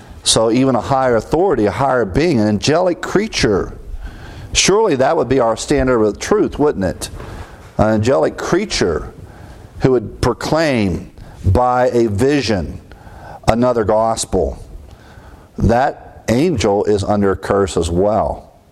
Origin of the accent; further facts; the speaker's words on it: Ohio, United States; My hometown pastor, I refer to Pastor Coe, in a small community chapel in Ohio.